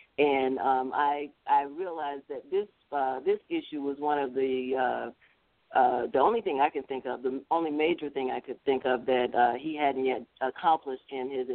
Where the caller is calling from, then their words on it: Tuskegee, Alabama, United States; Hi, Sandy. … I'm calling from Tuskegee.